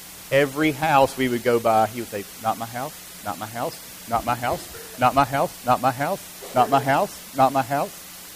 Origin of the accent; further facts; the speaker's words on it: Alabama, United States; I introduce myself, I say, "I'm from Alabama," and they say, "I know."